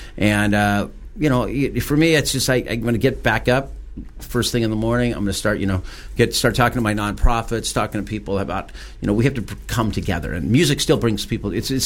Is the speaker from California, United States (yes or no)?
yes; Claremont, California, United States; But growing up in Claremont, artists were always … was a great artist, and he lived in Claremont.